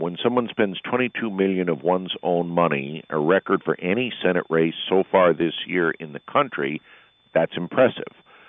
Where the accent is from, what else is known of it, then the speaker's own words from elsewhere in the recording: Connecticut, United States; just don't do it in Connecticut. On the other hand, I've seen a lot of changes over the years in my home state.